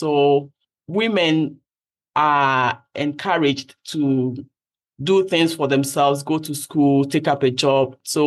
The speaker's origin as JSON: {"language": "English", "country": "Ghana", "tie": "born or raised there", "said": "So from the intro, I grew up in Ghana."}